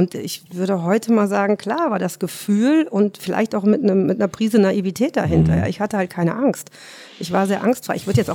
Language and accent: German; North Rhine-Westphalia, Germany; now in Munich, Germany; Nee, ich komme aus Nordrhein-Westfalen.